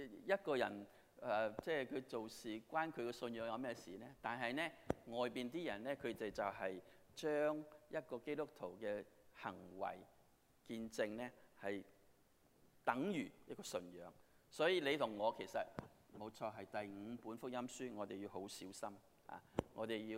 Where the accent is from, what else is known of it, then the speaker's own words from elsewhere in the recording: Hong Kong; now in United States; 我来了美国很久，那时我在香港长大，1960年代的时候